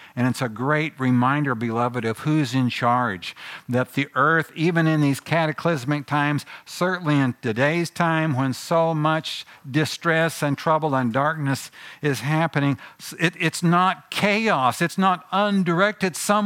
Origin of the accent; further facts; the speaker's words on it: Nebraska, United States; especially a tornado, as we grew up with out in Nebraska